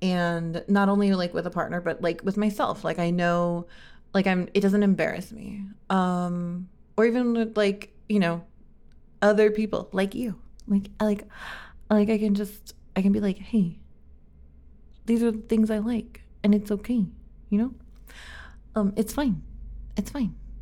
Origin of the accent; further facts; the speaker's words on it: Los Angeles, California, United States; moved away as an adult; I grew up in California. I am from Los Angeles. I moved here because it was affordable